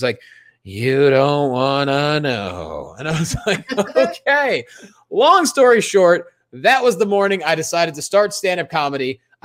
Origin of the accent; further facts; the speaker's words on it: Pennsylvania, United States; now in California, United States; I was living in Orange County with my buddies that I moved out from Pennsylvania with.